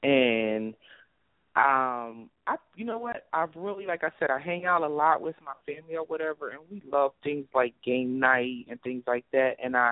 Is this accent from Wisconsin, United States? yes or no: no; Camden, New Jersey, United States; Well, we no longer live there, but, you know, we're from Camden, New Jersey, and it was rough.